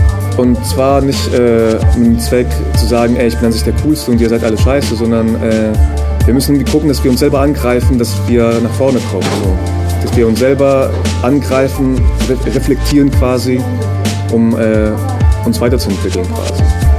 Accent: Athens, Attica, Greece; ich komme halt irgendwie aus Athen ursprünglich und ich habe da auch irgendwie zum Teil studiert.

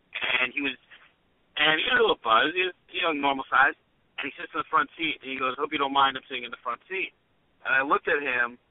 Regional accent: New Jersey, United States; born there; Well, actually, I mean, I was born in New Jersey, which, you know, may have created

